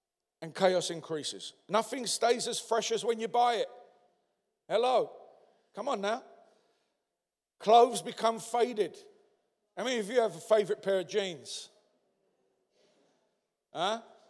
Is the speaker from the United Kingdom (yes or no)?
yes; London, United Kingdom; I'm a white guy, obviously, but I come from the East End of London, and I come from a place that is in a Western society, but I come from a place where it was a community.